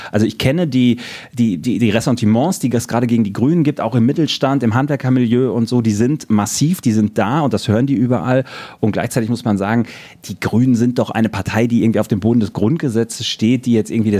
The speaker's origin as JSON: {"language": "German", "region": "Brandenburg", "country": "Germany", "said": "Finde ich als Brandenburger auch nur so mittelpralle."}